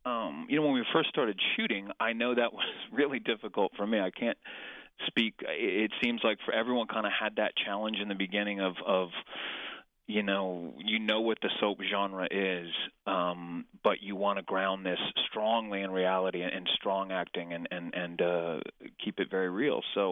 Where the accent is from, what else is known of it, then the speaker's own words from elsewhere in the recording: Grosse Pointe Farms, Michigan, United States; I grew up in Grosse Pointe Farms, went to Grosse Pointe South.